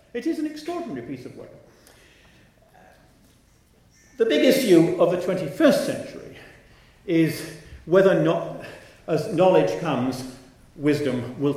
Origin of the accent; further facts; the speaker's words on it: Edinburgh, Scotland, United Kingdom; I'm from Edinburgh in Scotland. I'm British.